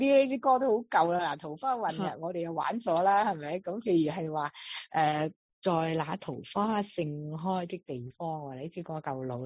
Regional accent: China; 那你我们中国人的习俗是这样嘛，挂白灯笼就是不好啊，白嘛，红灯笼就是结婚嘛，你都要搞得很清楚。有时候呢都挺喜欢我们中国呢五千年的文化呢

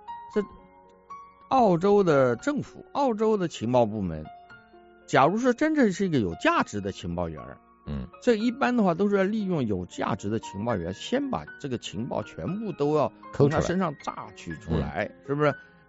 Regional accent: Taiwan; 因为我是来自于台湾，我知道台湾的选举

